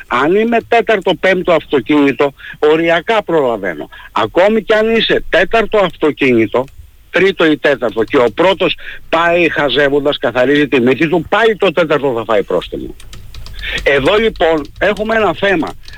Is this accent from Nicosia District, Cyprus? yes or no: no; Paphos District, Cyprus; Είμαι παφίτης από το Μεσολόγγι και πληρώνω τις υποχρεώσεις μου